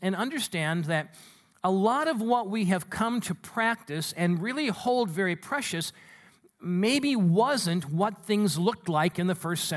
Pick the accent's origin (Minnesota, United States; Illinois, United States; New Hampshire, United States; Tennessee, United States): Minnesota, United States; Minneapolis; born there; also born or lived in Green Bay, Wisconsin; I was born in Minneapolis and St. Paul, so even though I lived most of my life near Green Bay and am a totally and thoroughly committed Green Bay fan